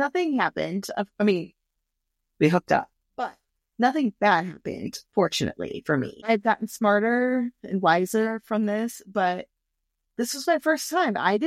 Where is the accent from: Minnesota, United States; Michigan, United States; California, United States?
Michigan, United States; Anyways, we find out we are from Michigan, and we grew up like 5 miles apart.